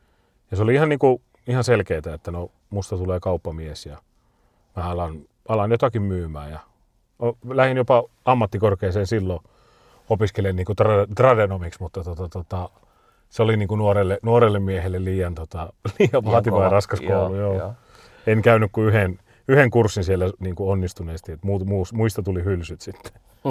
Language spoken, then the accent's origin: Finnish; Toijala, Pirkanmaa, Finland; Semmoisessa pikkukylässä kuin Toijala, Pirkanmaalla. Siitä oli 40 kilsaa Tampereelle ja 40 kilsaa Hämeenlinnaa. Mutta silti mä sanon, että se on niinku lähempänä Tamperetta. Tuntuu, että se on semmoinen vähän niin kuin punaniskojen kylä.